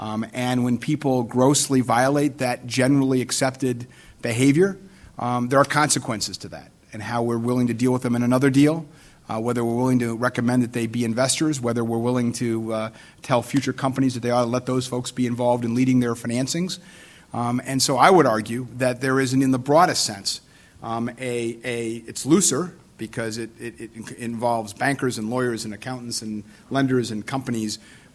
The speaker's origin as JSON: {"language": "English", "town": "Chicago", "region": "Illinois", "country": "United States", "tie": "born or raised there", "said": "Northwestern, which is my hometown, Chicago, but I love coming to Boston."}